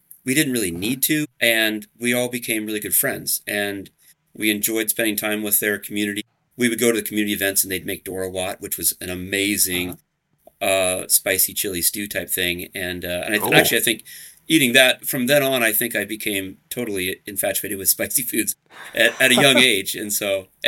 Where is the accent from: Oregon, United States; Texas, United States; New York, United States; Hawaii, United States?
Oregon, United States; Portland; My parents, growing up in Portland, Oregon, my parents had somehow got connected with a refugee community